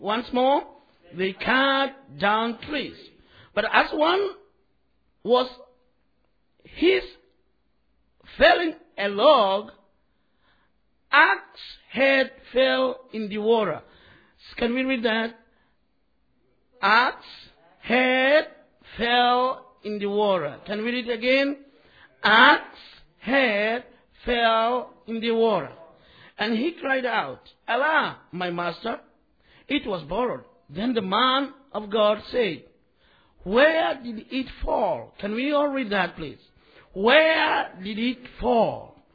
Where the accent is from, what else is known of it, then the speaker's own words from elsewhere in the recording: Kenya; I'm from Kenya, Africa. Kenya is in East Africa.